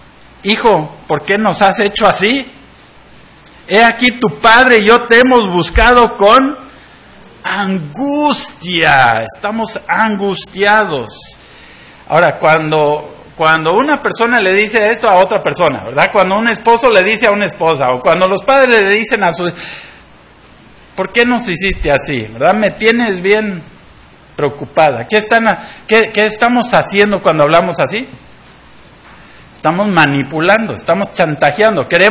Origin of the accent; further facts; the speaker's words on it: Mexico; Yo, desde niño, yo siempre quería tener piel más morena. Crecí en México y era blanquito con pecas, ¿verdad?